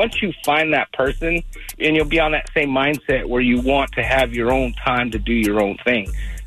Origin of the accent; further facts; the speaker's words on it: Wyoming, United States; also born or lived in Texas; now in Arizona, United States; We've moved from state to state. We're from Wyoming. We moved to Texas, and then we moved here to Arizona.